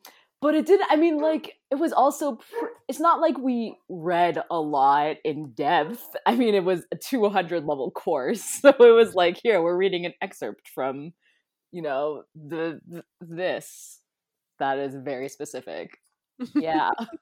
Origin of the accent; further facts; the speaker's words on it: United States; accent: American; I'm like, nah, that's British. I'm just gonna sit here in my American accent.